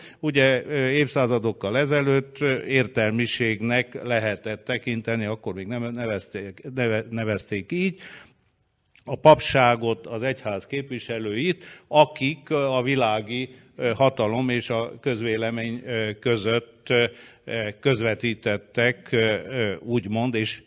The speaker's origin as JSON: {"language": "Hungarian", "region": "Transylvania", "country": "Romania", "said": "aki erdélyi vagyok, és Erdélyből jöttem"}